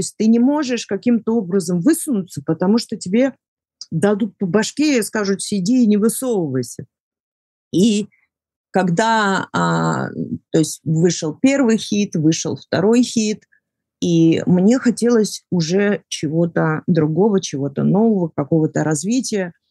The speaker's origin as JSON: {"language": "Russian", "country": "United States", "said": "Я приехала из Соединенных Штатов, будучи гражданкой, которую непосредственно интересует все, что творится в моей собственной стране."}